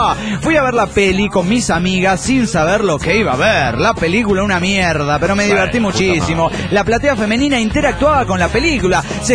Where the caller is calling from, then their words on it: Buenos Aires, Argentina; de Buenos Aires, Argentina.